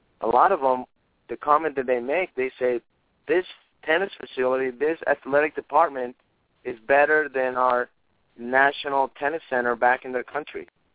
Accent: Mexico; English is a second language; I'm from Mexico, so obviously I'm a little prejudiced, or it's easier for me to recruit the Latin. I can speak Spanish with them

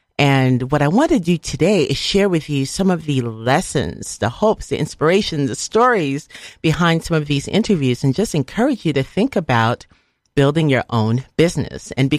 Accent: Liberia; moved away; I still have most of my family members in Liberia. So I grew up in Liberia, one of the poorest nations in Africa.

